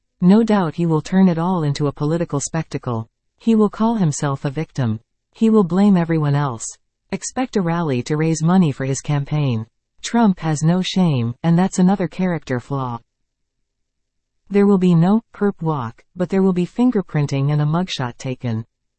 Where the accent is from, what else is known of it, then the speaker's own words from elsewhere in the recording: Canada; Obviously, being Canadian, I am neither Republican nor Democrat